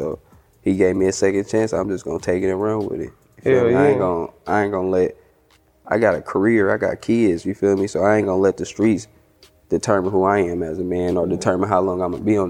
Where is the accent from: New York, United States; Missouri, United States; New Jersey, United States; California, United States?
California, United States; Oakland; Mind you, I'm from Oakland, I didn't went to sleep to gunshots, woke up to sirens, you feel me?